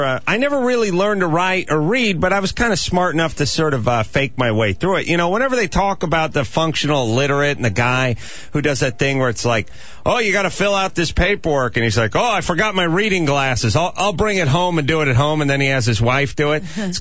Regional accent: North Hollywood, California, United States; I grew up in North Hollywood, poor, but not proud.

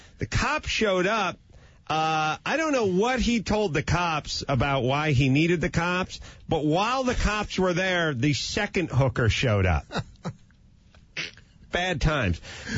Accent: North Hollywood, California, United States; When I grew up in North Hollywood and I was swinging a hammer, I had this fantasy that I would talk to people on TV shows

